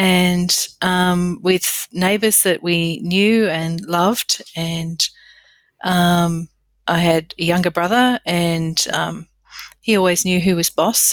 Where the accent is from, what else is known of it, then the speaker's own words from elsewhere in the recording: Blaxland, New South Wales, Australia; I grew up in the Lower Blue Mountains in Blacksland. And, back then it was much more of a village than it is today. But it was a lovely place to grow up.